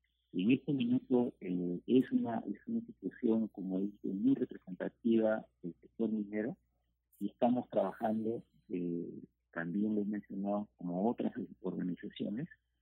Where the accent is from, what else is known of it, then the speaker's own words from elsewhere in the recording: Peru; Pero al día de hoy estamos enfrentando un problema y como peruanos tenemos que solucionarlo.